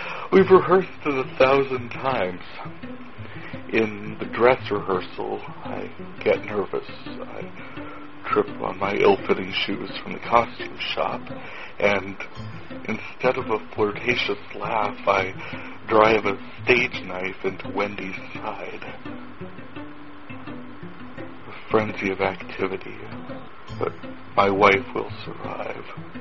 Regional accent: North Dakota, United States; I am from North Dakota, and you're not.

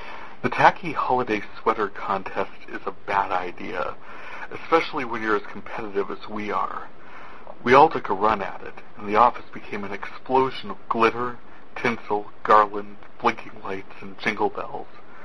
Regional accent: North Dakota, United States; I am from North Dakota

